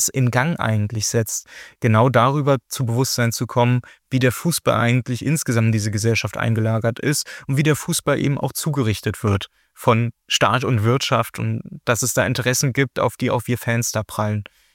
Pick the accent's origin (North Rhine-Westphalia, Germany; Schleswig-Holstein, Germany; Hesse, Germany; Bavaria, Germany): Hesse, Germany; Giessen; entschuldigt ist, aber ich komme ja aus Gießen